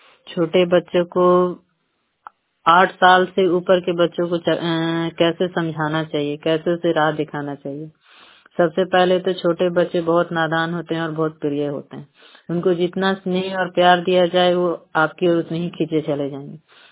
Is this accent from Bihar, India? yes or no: yes; Chandi, Bihar, India; मैं चंडी से हूँ, चंडी नालंदा।